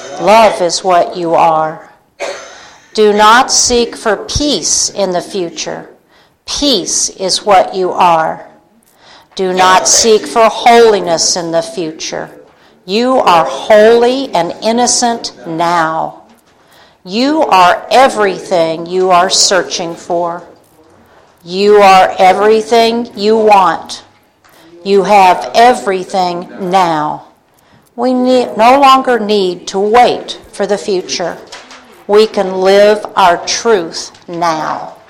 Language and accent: English; Asheville, North Carolina, United States; from Asheville. Beautiful drive here today.